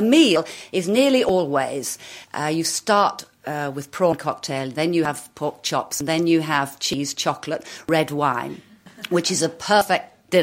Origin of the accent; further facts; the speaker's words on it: Hull, Yorkshire and the Humber, United Kingdom; And growing up in Hull, such a fun place.